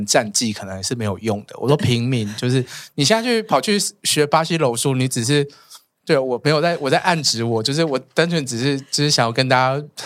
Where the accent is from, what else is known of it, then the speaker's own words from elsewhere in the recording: Chiayi, Taiwan; 如果我在台北，我回得了嘉义吗？